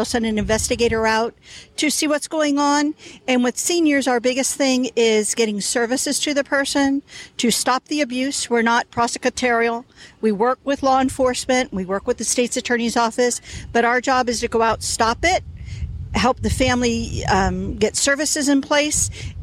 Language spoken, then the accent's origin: English; Miami, Florida, United States; I originally came in as a child abuse investigator back in 1977 in my hometown of Miami, Florida. Moved up here in, right after Hurricane Andrew